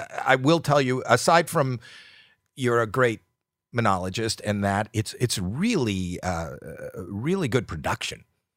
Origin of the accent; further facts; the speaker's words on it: Toronto, Ontario, Canada; So the point was, they'd say, where are you from? And I'd always say Toronto.